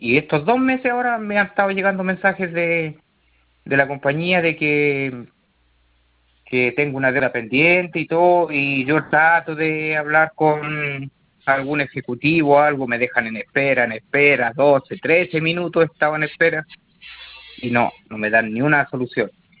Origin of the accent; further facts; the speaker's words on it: Linares, Maule, Chile; Ya, yo soy de acá de Linares.